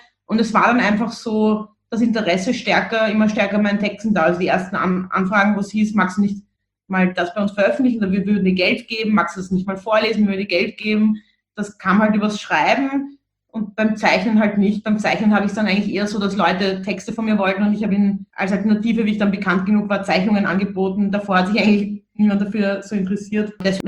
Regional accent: Vienna, Austria; born or raised there

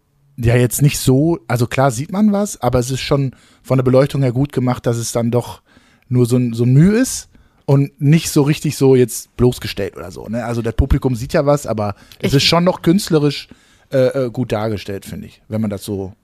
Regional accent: Cologne, North Rhine-Westphalia, Germany; also als Kölner.

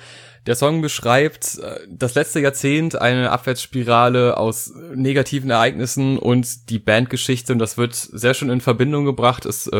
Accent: North Rhine-Westphalia, Germany; denn ich bin aus NRW und bin nach Berlin gefahren

